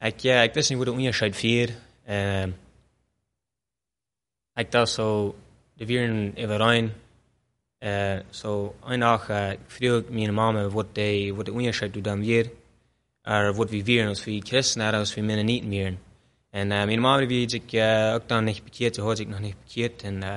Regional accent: Mexico; born there; German is a second language; Ich bin in Mexiko geboren

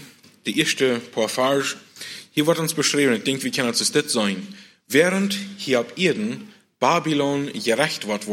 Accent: Mexico; now in Canada; weil ich weiß nicht, wo das hier in Kanada ist. Ich weiß bloß, wo das dort bei uns in Mexiko ist.

